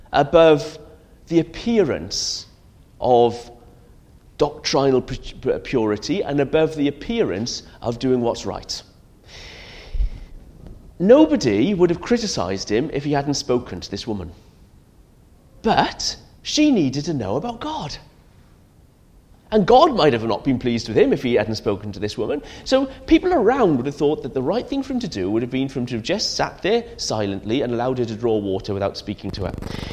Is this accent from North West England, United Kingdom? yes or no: no; Penarth, Wales, United Kingdom; kind of made me think a little bit about, what happens when you drive into Penarth and which is my hometown, when you drive into Penarth and you get to the roundabout